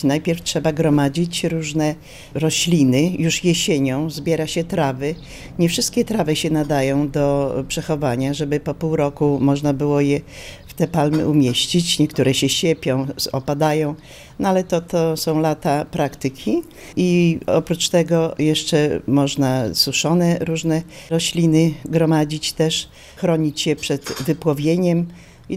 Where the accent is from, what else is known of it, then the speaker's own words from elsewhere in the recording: Zielona Góra, Lubusz Voivodeship, Poland; also born or lived in Czerwieńsk; gdzie ja już się urodziłam, w Czerwieńsku, to moja stolica. Ale potem, po latach, przeprowadziliśmy się do Zielonej Góry.